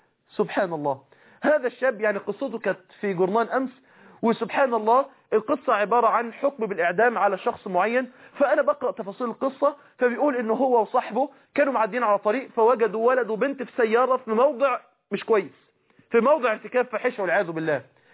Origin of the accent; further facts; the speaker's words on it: Egypt; قال لي يا ابني احنا انت منين؟ قلت له انا من مصر.